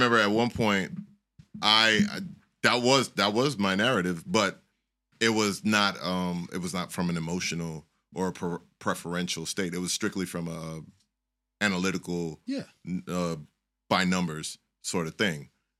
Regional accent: Miami, Florida, United States; I'm not from Florida. I'm from Miami.

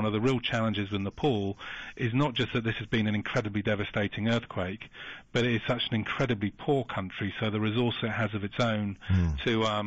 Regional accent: Cambridge, East of England, United Kingdom; And I grew up around Cambridge. I went to Newnham Croft, then Parkside, then Hills Road. And I still live around Cambridge.

